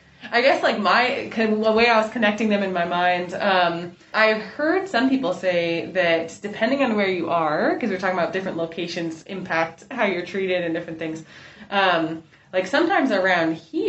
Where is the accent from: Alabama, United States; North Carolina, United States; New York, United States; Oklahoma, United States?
New York, United States; We're from New York State, but they had to go to Vermont to be able to get married because same-sex marriage wasn't legal yet in New York.